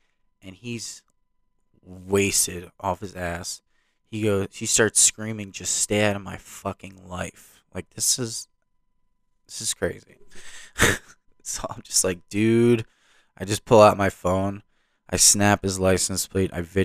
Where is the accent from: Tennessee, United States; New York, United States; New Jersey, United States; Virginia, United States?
New Jersey, United States; I'm from New Jersey, I don't care.